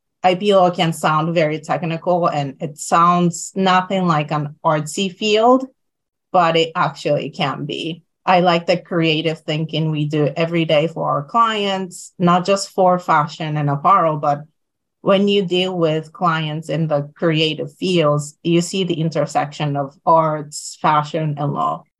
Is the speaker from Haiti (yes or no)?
no; Japan; first language Japanese; English is a second language; As I'm originally from Japan and Japanese is my native language